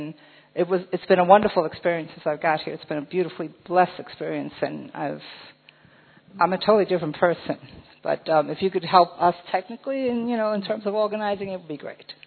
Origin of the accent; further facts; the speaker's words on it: New York, United States; I'm from the United States, New York, the Manhattan Center.